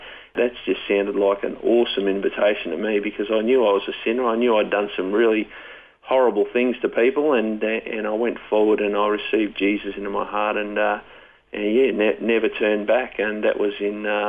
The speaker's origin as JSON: {"language": "English", "town": "Brisbane", "region": "Queensland", "country": "Australia", "tie": "born or raised there", "said": "Yeah, I was, I was brought up in Brisbane. You know, I was brought up in a relatively middle-class family, reasonable Christian upbringing"}